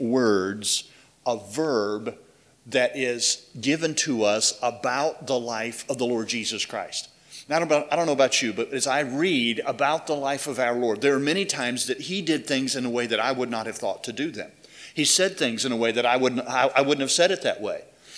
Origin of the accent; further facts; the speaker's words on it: Greenville, Mississippi, United States; I was born in Greenville and brought up in Greenville